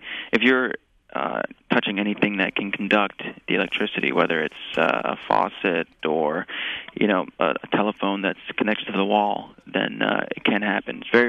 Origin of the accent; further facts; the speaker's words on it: New York, United States; Yes, born and raised in New York.